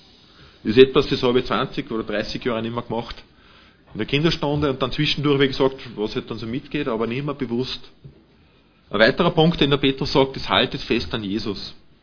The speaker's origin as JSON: {"language": "German", "country": "Austria", "said": "das betrifft nicht nur uns als Österreicher"}